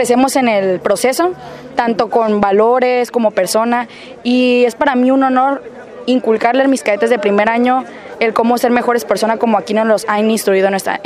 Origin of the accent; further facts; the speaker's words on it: Mazatlán, Sinaloa, Mexico; Soy de Mazatlán, Sinaloa.